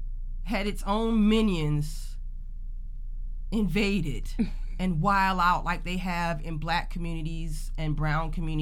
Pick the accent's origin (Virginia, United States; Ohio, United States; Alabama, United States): Virginia, United States; I grew up in Virginia, so, like, I'm used to, like, yeah, sometimes cousins would step out of line